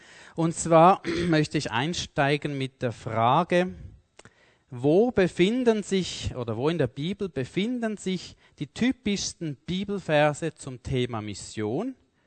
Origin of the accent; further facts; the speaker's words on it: Switzerland; aber wir jetzt als Schweizer im Normalfall oder so